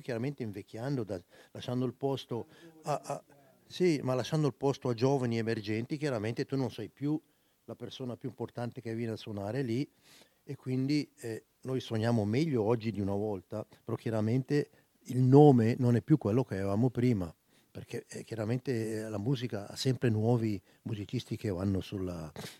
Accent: Switzerland; come svizzero a suonare al Cavern Club a Liverpool, dove loro hanno iniziato a suonare, e sei lì nella stessa sala o sei in questo ambiente, e non sei inglese, sei della Svizzera che arrivi a Liverpool a suonare.

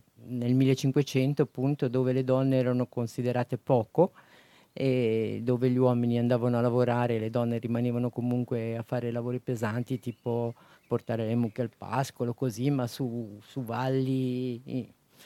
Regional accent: Balerna, Ticino, Switzerland; Da Balerna.

